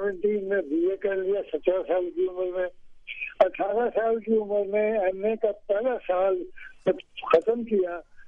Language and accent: Hindi; Amritsar, Punjab, India; born there; मैं 1926 में अमृतसर में पैदा हुआ. अमृतसर जो अब मशरकी पंजाब जो इंडिया का पंजाब है तो वहाँ पैदा हुआ 1926 में.